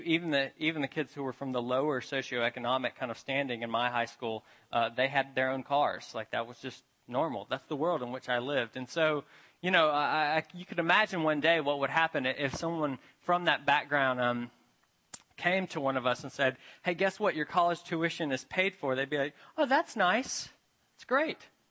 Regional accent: Memphis, Tennessee, United States; I grew up in Memphis, Tennessee. It's a town that's pretty divided and run down, and there's a lot of difficult things there.

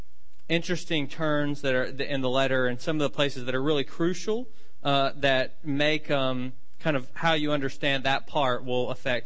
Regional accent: the South, United States; If you know that I'm from the South, then you know that in the South we use things like double subjunctives, like might could.

